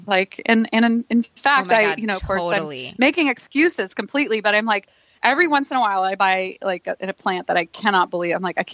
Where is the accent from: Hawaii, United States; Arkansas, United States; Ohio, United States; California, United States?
Hawaii, United States; I grew up in Hawaii. I just was back last week.